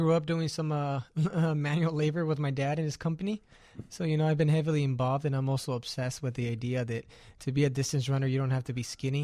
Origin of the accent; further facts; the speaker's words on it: Salinas, California, United States; now in Flagstaff, United States; I grew up in Salinas, California. Now I live in Flagstaff, Arizona.